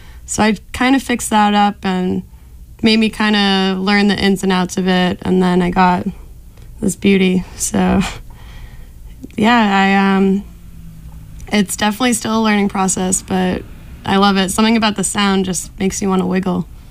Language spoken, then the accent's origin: English; Marshfield, Massachusetts, United States; I'm from Marshfield, so it's Irish Riviera.